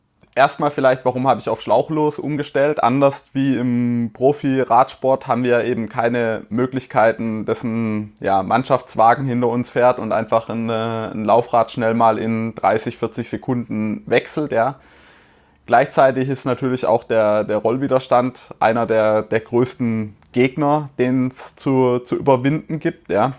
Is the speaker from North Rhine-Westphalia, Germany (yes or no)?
no; Baden-Württemberg, Germany; wie man bei uns im Schwabenland sagt.